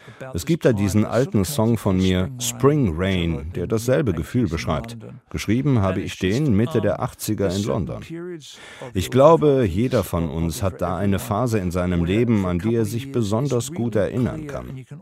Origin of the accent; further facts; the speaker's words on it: Brisbane, Queensland, Australia; German is a second language; Ich bin in Brisbane aufgewachsen und kann mich noch an die Sommermonate meiner Jugend erinnern, in den 60ern und 70ern.